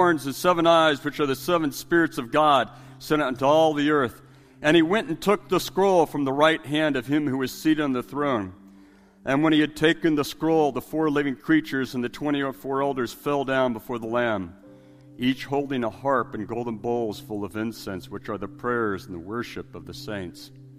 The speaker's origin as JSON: {"language": "English", "town": "San Diego", "region": "California", "country": "United States", "tie": "born or raised there", "said": "I was raised in San Diego, California. I spent a lot of time at the beach growing up."}